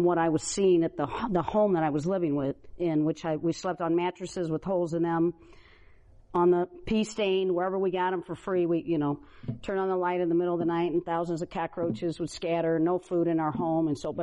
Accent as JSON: {"language": "English", "town": "Maumee", "region": "Ohio", "country": "United States", "tie": "born or raised there", "said": "So I was born in Toledo, Ohio, taken by the state as an infant, put in and out of abusive foster homes till I was about 10 years old"}